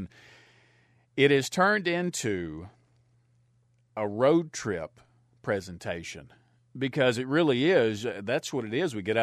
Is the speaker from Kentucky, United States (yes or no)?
yes; Kentucky, United States; I've always had to mention growing up that I came from around Paducah. I'm an hour from Paducah, but I always had to place mark and say I'm around that metropolitan area